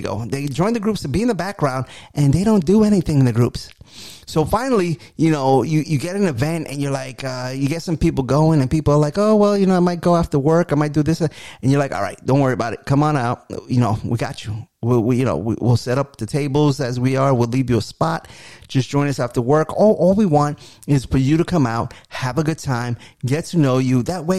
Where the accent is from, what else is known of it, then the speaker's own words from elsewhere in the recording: New York, United States; You know, I'm from New York originally.